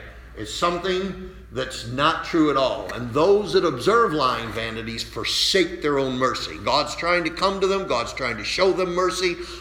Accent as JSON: {"language": "English", "town": "Salamanca", "region": "New York", "country": "United States", "tie": "born there", "said": "I was born in Salamanca, New York, April of 1954."}